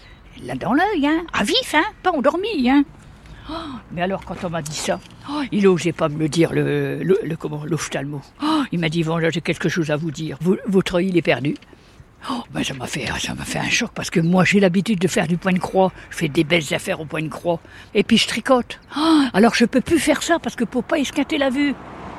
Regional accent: Grand Est, France; born there; Oui, alors je suis née dans la Haute-Marne.

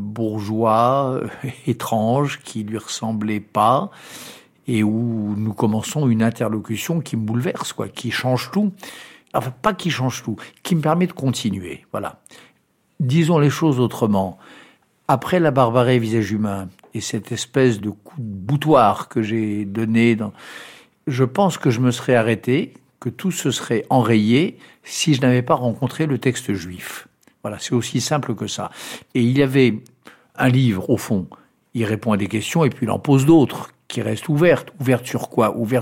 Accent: France; je suis français jusqu'au bout des doigts

